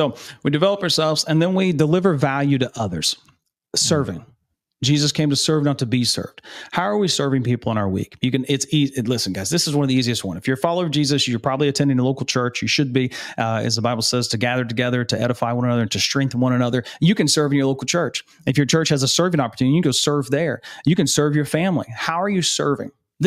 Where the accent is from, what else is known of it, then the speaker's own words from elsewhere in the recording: the South, United States; I grew up in the South.